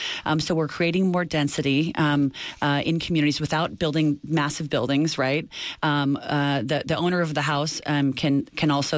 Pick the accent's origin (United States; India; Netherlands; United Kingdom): United States; California; So I'm born and raised in California. I grew up in a trailer in a really working class community about 2 hours from here.